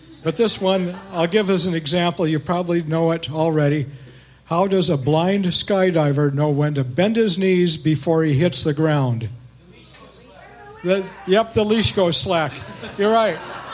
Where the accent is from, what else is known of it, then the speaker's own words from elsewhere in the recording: Las Vegas, Nevada, United States; born there; Okay, well, I'm from the dry side of the state, but I was born in Las Vegas, Nevada, and I lived on this side of the state for 40 years